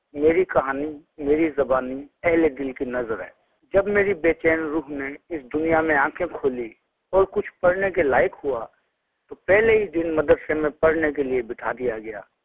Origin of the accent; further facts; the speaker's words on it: Digri, Sindh, Pakistan; ہمارا شہر ڈگری ضلع میرپورخاص سندھ کا ایک بڑا شہر اور تعلقہ بھی ہے.